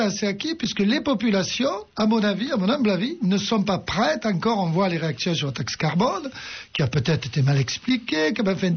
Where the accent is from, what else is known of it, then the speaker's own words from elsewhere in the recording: Auvergne-Rhône-Alpes, France; je suis originaire aussi de l'Ardèche, mes parents sont originaires de l'Ardèche. J'ai gardé les vaches toute ma vie. Et devant ce milieu rural, j'ai pu tomber amoureux à la fois de la nature et des animaux.